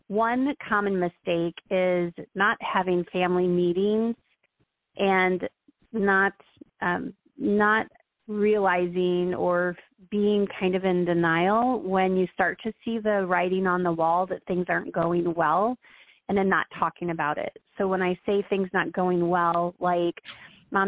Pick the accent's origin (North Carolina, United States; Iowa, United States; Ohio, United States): Iowa, United States; now in Florida, United States; and then I live in Florida, and I'm from Iowa, and they started coming down wintering with me in, like, 2018